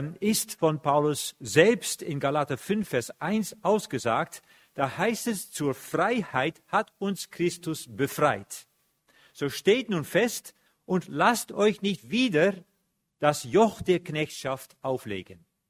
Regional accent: Netherlands; now in Herborn, Germany; Ich bin Holländer, ich wohne aber in Herborn

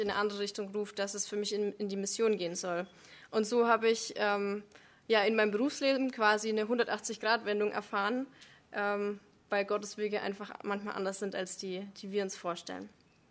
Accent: Bavaria, Germany; ich komme ursprünglich aus Oberfranken, wie man das vielleicht auch hören kann

